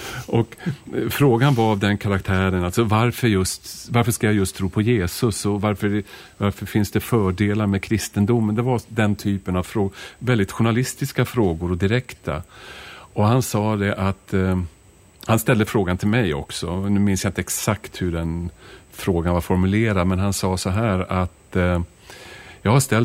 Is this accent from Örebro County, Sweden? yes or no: no; Stockholm, Stockholm County, Sweden; born there; now in Åsarp, Sweden; därför jag hade tänkt avsluta mina år som präst i Stockholm, där jag är född. Men vi kom hit till Åsarp och Falköpings kommun början på 90-talet, och var här hela 90-talet